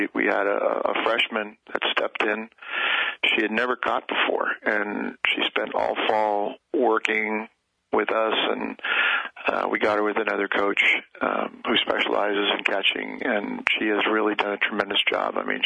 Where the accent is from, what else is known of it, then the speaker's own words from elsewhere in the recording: Boston, Massachusetts, United States; now in California, United States; I'm a Boston Red Sox fan, so I kind of grew up with a great love for baseball. And when I moved to California from Boston, I, you know, started looking at softball